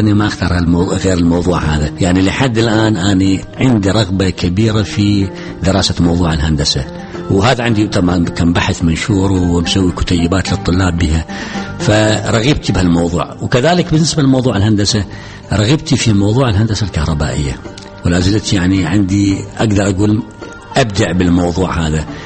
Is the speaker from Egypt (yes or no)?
no; Iraq; now in United Kingdom; إحنا عراقيين موجودين في بريطانيا بس إحنا مواطنين